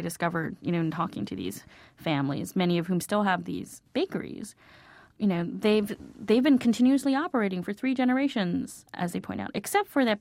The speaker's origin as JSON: {"language": "English", "country": "United States", "said": "you know, I'm Chinese American and Jennifer Lee is like the Dave Smith of Chinese American girls' names."}